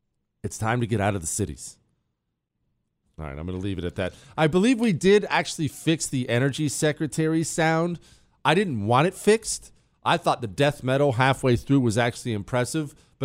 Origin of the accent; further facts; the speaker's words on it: Montana, United States; also born or lived in Ohio, United States; I grew up in Montana. I was born in Ohio, grew up in Montana, but I'm not one of these anti-city guys.